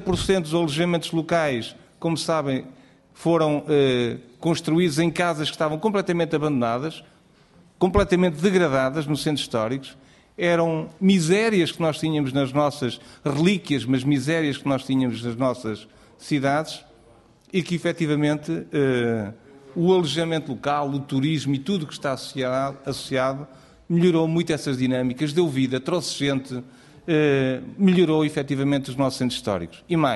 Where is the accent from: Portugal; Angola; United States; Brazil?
Portugal; Alentejo; ao de Beja, que eu venho do Alentejo e conheço muito bem